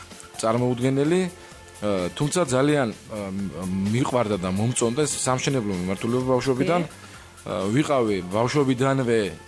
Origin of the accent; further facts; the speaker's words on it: Kharagauli, Imereti, Georgia; now in Tbilisi, Georgia; მე ხარაგაულში დავიწყე. ჩემი რაიონია, სადაც ბავშვობა გავატარე იქ და ესე ვთქვათ, სპორტშიც იქ მიწევდა აქტიურად ჩართულობა. ხარაგაულის შემდეგ წამოვედი და ჩამოვედი თბილისში